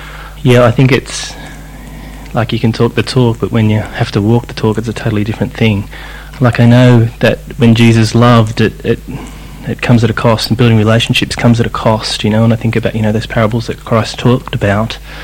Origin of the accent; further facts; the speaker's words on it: Sydney, New South Wales, Australia; I'm an engineer from Sydney.